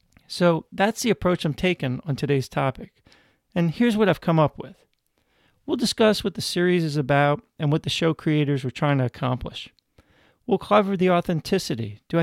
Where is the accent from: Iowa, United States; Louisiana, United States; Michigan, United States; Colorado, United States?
Louisiana, United States; New Orleans; I grew up here in New Orleans, born and raised.